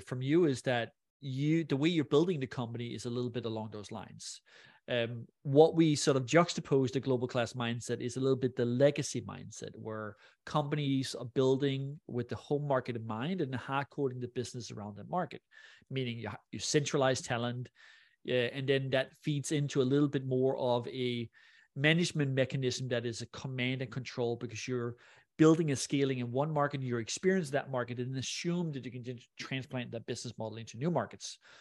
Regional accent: Denmark; English is a second language; I'm Danish, I'm European, I'm not perfect with English.

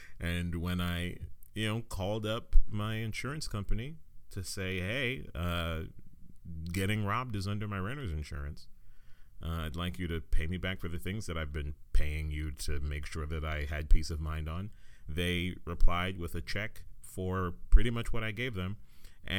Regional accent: United States; I'm an American

